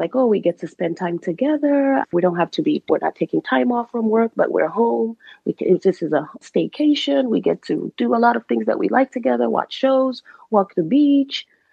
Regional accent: Kenya; This was back in Kenya because we're both from Kenya. We grew up in Kenya

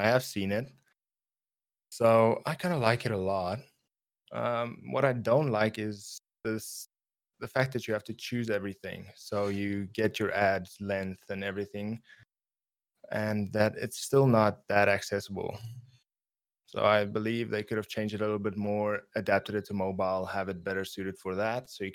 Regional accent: South Africa; Then, of course, I am from South Africa, so I am not a U.S. citizen.

